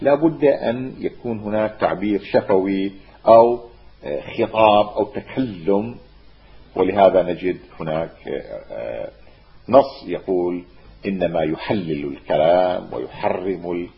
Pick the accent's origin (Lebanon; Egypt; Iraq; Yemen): Iraq; لأنه بالمصطلح الدارج عندنا في العراق نقول سلم بلم